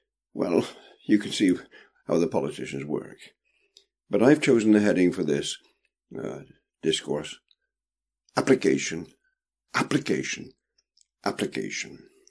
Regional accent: England, United Kingdom; I'm an Englishman

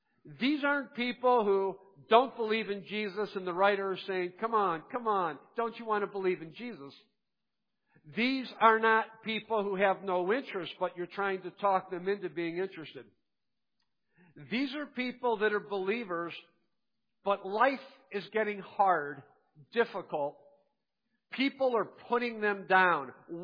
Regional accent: Ohio, United States; born or raised there

